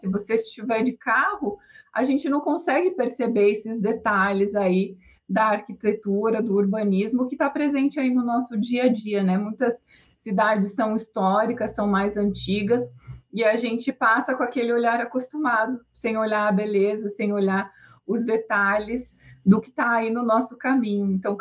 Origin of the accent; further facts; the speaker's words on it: Pato Branco, Paraná, Brazil; born there; Até coloquei uma foto minha aqui na cidade onde eu nasci, lá em Pato Branco, né?